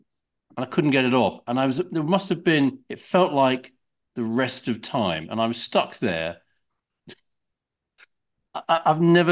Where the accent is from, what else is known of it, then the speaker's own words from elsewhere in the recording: South East England, United Kingdom; we had a field where I grew up in Kent.